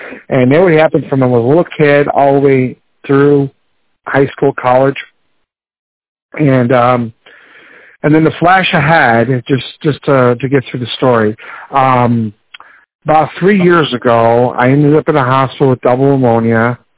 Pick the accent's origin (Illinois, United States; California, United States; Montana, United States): Illinois, United States; Chicago; from Chicago, Illinois.